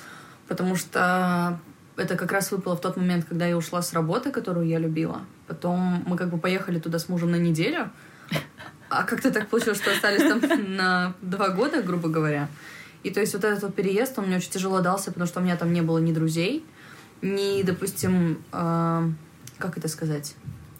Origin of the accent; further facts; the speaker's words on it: Almaty, Kazakhstan; Я говорю, да, я из Алматы. Они такие, о, чувствуется.